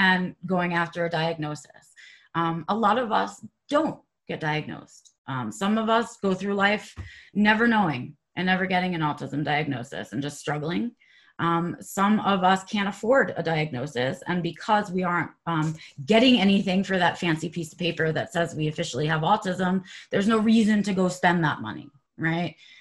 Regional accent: New York City, New York, United States; I was lucky to be born and raised in New York City, and so I was in a metro area with a large population and a lot of clinicians.

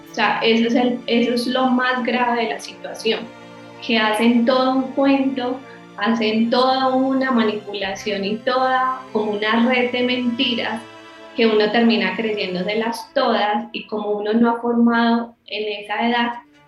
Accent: Medellín, Antioquia, Colombia; soy de Medellín, Colombia. Toda mi vida he estado pues acá en Medellín, tengo 30 años.

